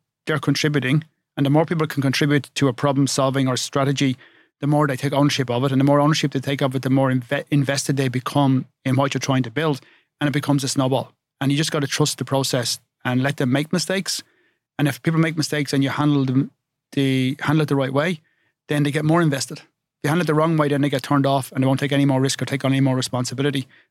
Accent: Glen Ely, Leinster, Ireland; I'm from Wicklow. So I'm from a place called Glen Ely, County Wicklow.

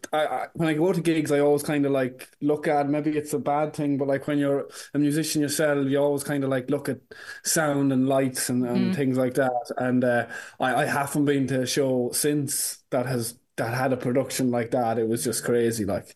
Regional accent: Ireland; it's always like the dream as an Irish artist

